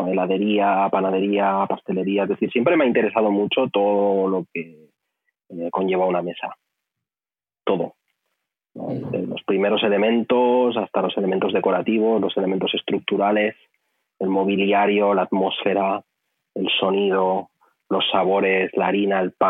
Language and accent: Spanish; Vilassar de Mar, Catalonia, Spain; Yo soy de Vilassar de Mar.